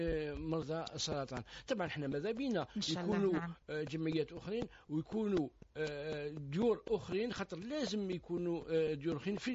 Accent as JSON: {"language": "Arabic", "country": "Algeria", "said": "عندنا في الجزائر"}